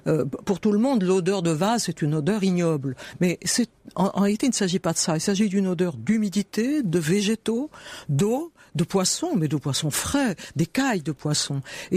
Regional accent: Angers, Pays de la Loire, France; born there; Parce que je suis née à Angers.

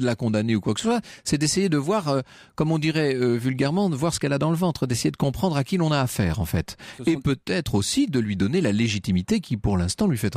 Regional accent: Poitiers, Nouvelle-Aquitaine, France; C'est pas parce que je suis originaire de Poitiers

